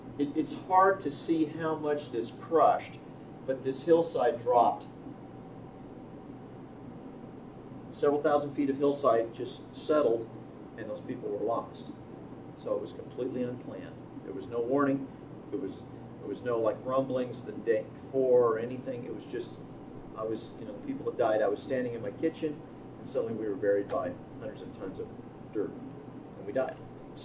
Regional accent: San Diego, California, United States; also born or lived in Kansas; I'm originally from Kansas. I lived there for a little bit, and then my dad got transferred to San Diego and grew up on the West Coast.

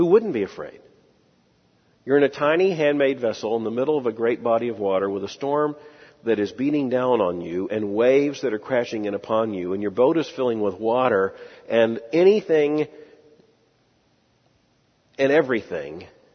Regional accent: Florida, United States; I grew up in South Florida. Boating was very much a part of my life.

